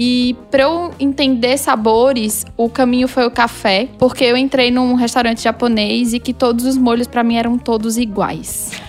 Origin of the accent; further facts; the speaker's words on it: Caruaru, Pernambuco, Brazil; moved away as an adult; Sou de Caruaru. Saí de Caruaru aos 22.